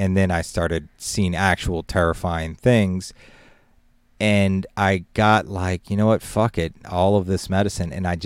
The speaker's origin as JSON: {"language": "English", "region": "Louisiana", "country": "United States", "said": "I'm Cajun as hell. My brother's a chef. My uncle's a chef. My grandfather was a chef."}